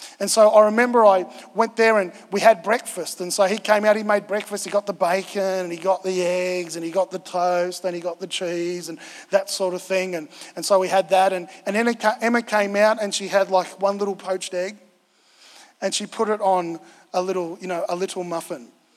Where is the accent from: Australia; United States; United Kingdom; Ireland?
Australia; Victoria; I grew up in Victoria. In Victoria, you work or go to school all the way up to like December 22nd.